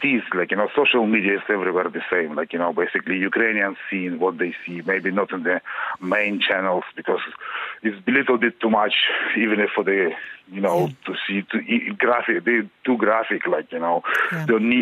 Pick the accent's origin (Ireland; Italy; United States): Ireland; I'm an Irish citizen.